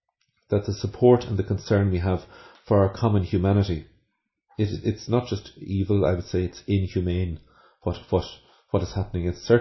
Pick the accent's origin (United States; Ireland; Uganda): Ireland; And I would feel that we need, as good Irish people, to connect with them